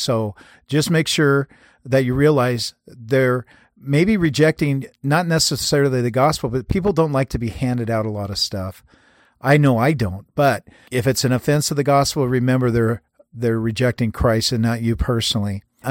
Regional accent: Everett, Washington, United States; Years ago in my hometown of Everett, Washington, they had a farm team in the Pacific Coast League baseball

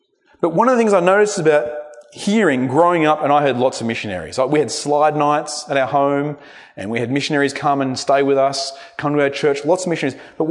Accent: Australia; I'm an Australian. I'm a rugby fan.

